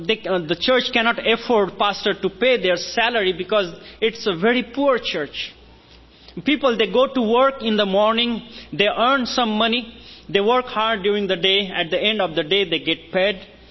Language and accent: English; India; Even though I come from India, I could come and stand before you as a servant of God because of Jesus.